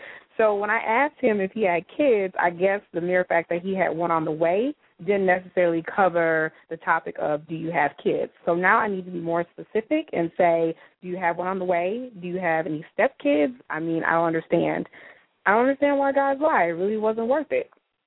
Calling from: Minneapolis, Minnesota, United States; I'm calling from Minneapolis.

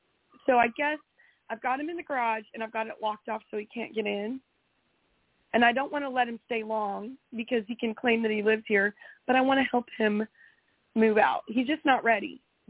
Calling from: Texas, United States; Texas. Central Texas.

